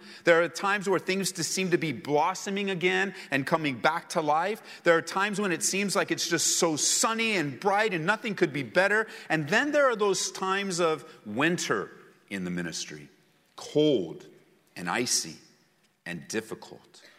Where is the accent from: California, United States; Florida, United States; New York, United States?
California, United States; one of the things that I learned growing up in Southern California is that there were only two seasons, not four, but two.